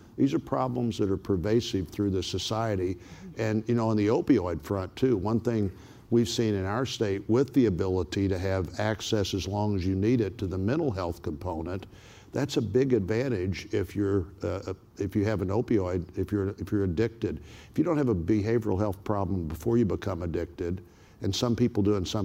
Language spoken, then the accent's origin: English; Springfield, Missouri, United States; in my hometown, Springfield, Missouri